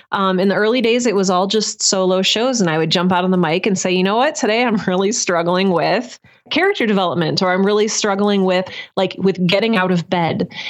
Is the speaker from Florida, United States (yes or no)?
no; Cleveland, Ohio, United States; So I grew up in Cleveland, and I went to college in Indiana